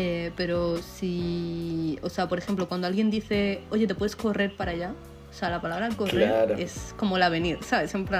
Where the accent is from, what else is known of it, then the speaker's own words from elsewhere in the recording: Spain; Chavales, os recuerdo que soy de España y decimos palabras que en Argentina pueden sonar mal, pero que en España no son malsonantes